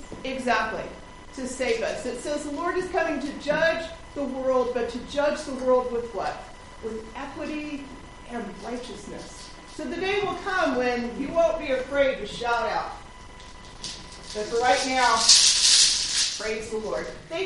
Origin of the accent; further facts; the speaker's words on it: the South, United States; Believe it or not, I was raised in the South, but the first time I went to a Baptist revival was in Utah.